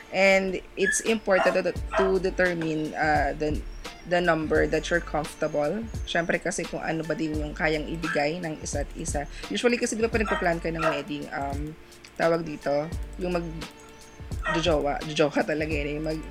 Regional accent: Batangas, Calabarzon, Philippines; taga-Batangas kami.

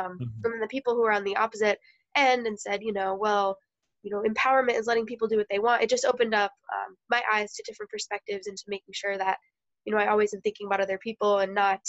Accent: Naperville, Illinois, United States; I grew up in suburban Chicago, Naperville area.

